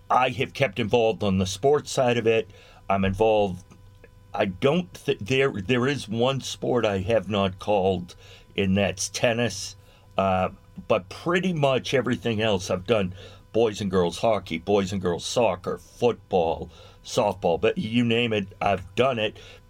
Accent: Boston, Massachusetts, United States; I was born, I'm an Irishman, born and raised a Catholic in Boston, mm-hmm. like most of Bostonians.

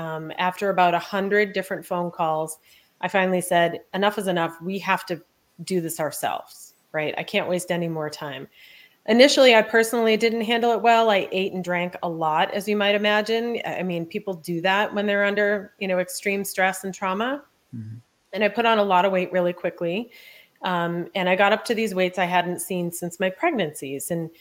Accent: Boston, Massachusetts, United States; We're from Boston.

